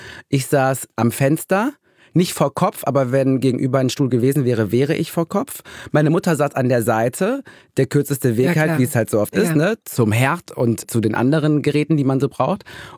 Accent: North Rhine-Westphalia, Germany; Ich komme ja auch aus dem Ruhrgebiet, ne?

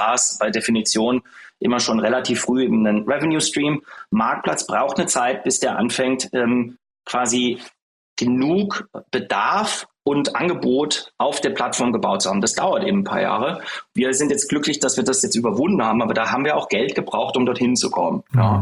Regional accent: Berlin, Germany; born there; Nein, also ich bin gern in Berlin. Ich bin ursprünglich auch mal in Berlin geboren.

